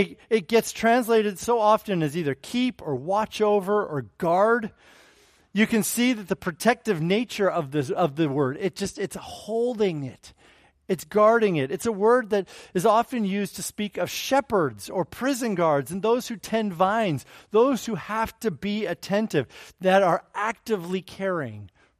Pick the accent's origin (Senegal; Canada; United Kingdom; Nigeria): Canada; also born or lived in Alaska; now in Bakersfield, United States; As a boy born and raised in Canada and then ministered at a church in Alaska for 3.5 years, I am as cold-blooded as they come.